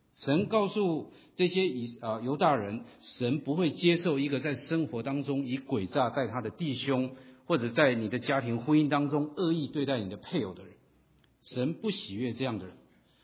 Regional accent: China; 我们中国人的传统的思考，或者我们的中国传统信仰里面，我们的宗教信仰跟我们的行为信仰是分开的

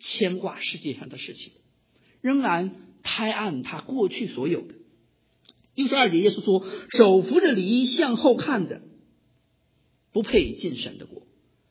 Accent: Tianjin, China; 很多人知道我是天津人，所以我在城里长大，从来没有跟过地

